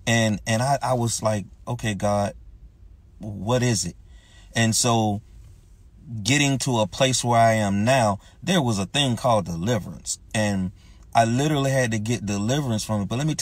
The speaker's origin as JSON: {"language": "English", "region": "Florida", "country": "United States", "said": "I'm from Florida, so we got some real big oak trees."}